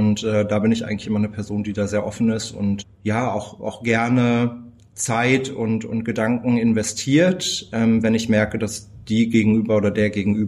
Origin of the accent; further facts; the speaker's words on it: North Rhine-Westphalia, Germany; Ich komme aus dem Ruhrgebiet, war da auch eingesetzt